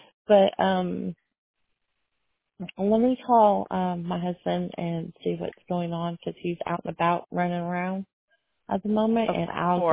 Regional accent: Smoky Mountains, United States; I'm from the Smoky Mountains, and I've never had this happen to me ever before.

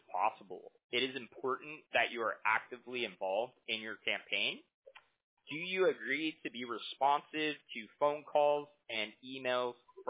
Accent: Huntington Beach, California, United States; I'm from Huntington Beach out here in Orange County, and it's an amazing little town.

